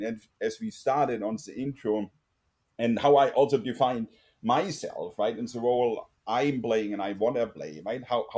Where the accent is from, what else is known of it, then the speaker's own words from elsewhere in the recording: Germany; accent: German; English is a second language; now in California, United States; originally from Germany. And even after living for more than 20 years in sunny California, I don't get rid of my lovely accent.